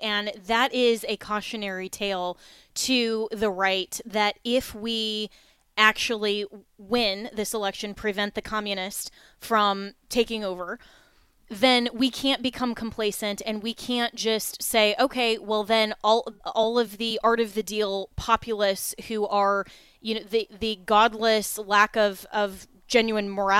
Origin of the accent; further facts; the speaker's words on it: Florida, United States; I mean, with what's going on here in my home state of Florida with the abortion amendment, Amendment 4, that is on the ballot